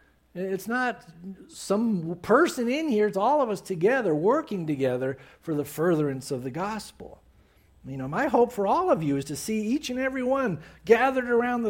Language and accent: English; San Diego, California, United States; That was my lifestyle growing up in San Diego before I got saved.